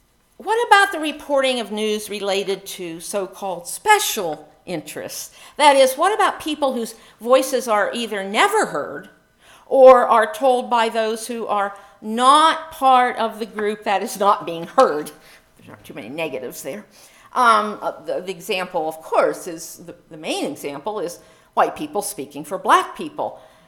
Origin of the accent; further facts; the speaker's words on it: Pennsylvania, United States; Three Mile Island happened in my home state of Pennsylvania.